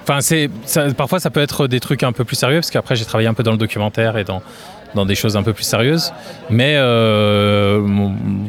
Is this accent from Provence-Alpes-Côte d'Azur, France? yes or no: no; Lyon, Auvergne-Rhône-Alpes, France; Je viens de Lyon